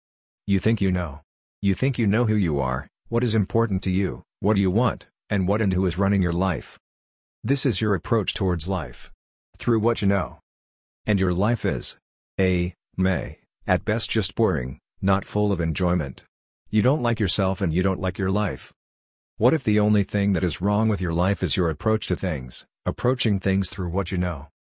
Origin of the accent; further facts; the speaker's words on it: Hungary; Well, I am from Hungary, I am dyslexic, and anything normal is hard for me.